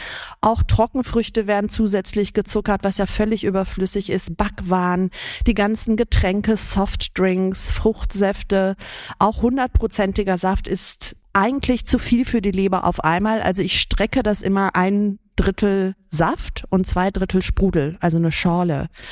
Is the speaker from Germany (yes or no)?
no; Greece; Ich bin ja Griechin